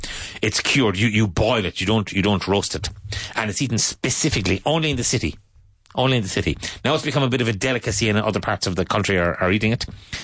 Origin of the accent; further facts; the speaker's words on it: Cork, Munster, Ireland; Which is my hometown.